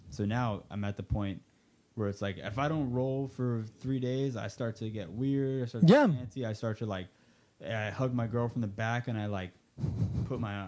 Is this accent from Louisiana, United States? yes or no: no; New York, United States; I'm from New York. He's not from here.